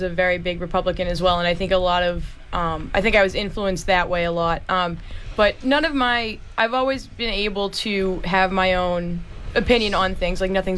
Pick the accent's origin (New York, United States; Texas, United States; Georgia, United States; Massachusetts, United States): Massachusetts, United States; West Bridgewater; I'm 24 years old. I'm from West Bridgewater. Been there my whole life.